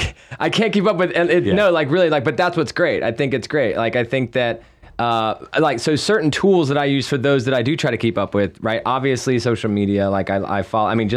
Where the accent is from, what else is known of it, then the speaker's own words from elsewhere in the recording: Salisbury, North Carolina, United States; Yeah, I'm from Salisbury, so like